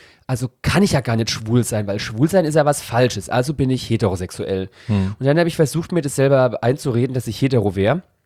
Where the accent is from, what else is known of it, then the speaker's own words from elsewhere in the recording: Bavaria, Germany; ich komme aus Oberfranken, was in Bayern, was an sich ja sehr konservativ und katholisch geprägt ist, so die protestantische Hochburg ist, auch noch der Landkreis Coburg, aus dem ich stamme. Also ich bin jetzt auch 33